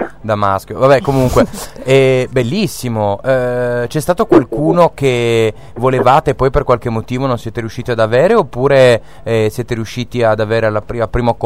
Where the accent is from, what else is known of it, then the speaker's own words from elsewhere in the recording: Gorizia, Friuli-Venezia Giulia, Italy; vicino alla mia cittadina di nascita, siete stati a Gradisca di Sonzi, io sono di Gorizia